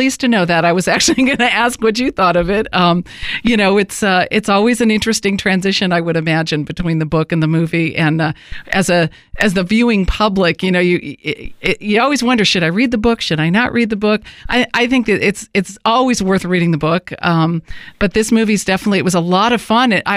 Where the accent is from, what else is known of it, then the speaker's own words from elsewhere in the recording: Los Angeles, California, United States; it's set in my hometown of L.A., which it's always fun to revisit at in the movies, so I can feel like I've had a little bit of home.